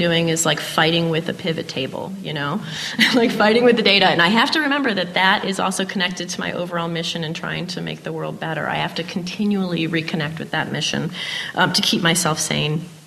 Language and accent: English; Cleveland Heights, Ohio, United States; I grew up in Cleveland Heights, where social justice was taught as a part of the curriculum in school.